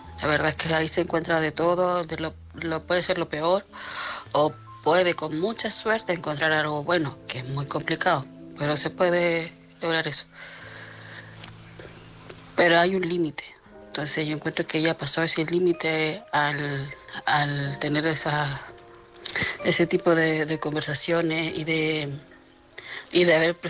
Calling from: Madrid, Community of Madrid, Spain; corresponsal de Madrid.

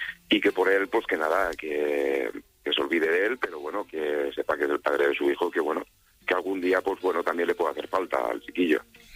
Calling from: Castellón, Valencian Community, Spain; Pues soy de Castellón.

